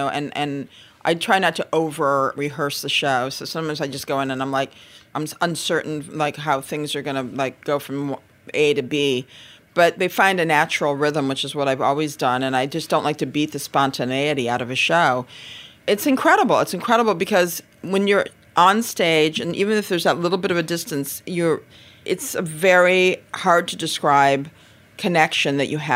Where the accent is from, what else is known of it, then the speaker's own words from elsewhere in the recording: Flint, Michigan, United States; moved away; growing up in Flint, Michigan in the 60s until we moved to Arizona